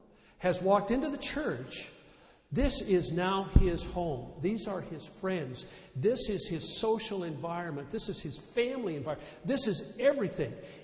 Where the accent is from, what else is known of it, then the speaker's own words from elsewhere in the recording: Wisconsin, United States; also born or lived in Kansas City, Missouri; but I remember growing up in Wisconsin. And in Missouri, we were in an interesting place in Kansas City also